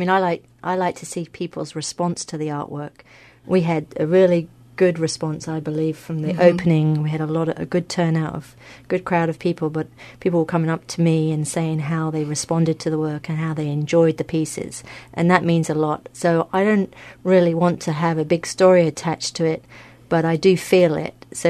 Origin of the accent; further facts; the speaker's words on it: England, United Kingdom; moved away; also born or lived in Sydney, Australia; I think that I've been living here for 5 years. We moved here from Sydney, Australia. That's why I have a funny accent. I'm originally from England.